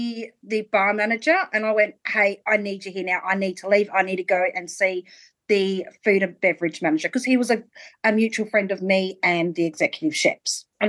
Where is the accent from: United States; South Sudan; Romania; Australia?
Australia; because I'm Australian